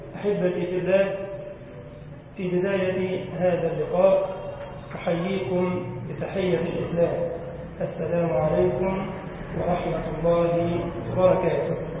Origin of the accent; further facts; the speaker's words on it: Egypt; اللهم جنب بلدنا مصر وأهلها الفتن ما ظهر منها وما بطن.